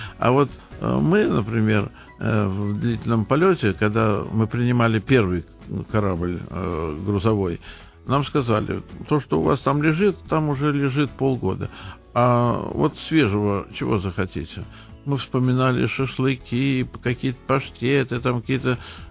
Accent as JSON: {"language": "Russian", "region": "Saint Petersburg", "country": "Russia", "said": "Но, конечно, я ленинградец"}